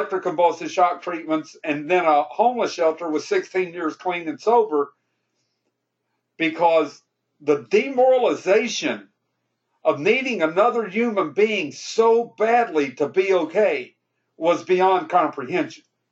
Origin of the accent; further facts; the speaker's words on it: Kentucky, United States; accent: Kentucky; I've had an accent my whole life. I'm from Kentucky. Of course I got an accent.